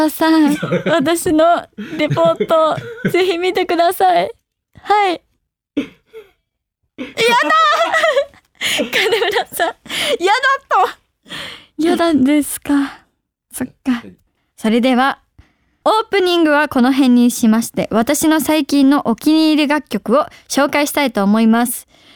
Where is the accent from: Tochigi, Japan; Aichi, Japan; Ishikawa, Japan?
Aichi, Japan; あの地元が愛知なので、その愛知のお仕事をさせていただくのが夢だったりして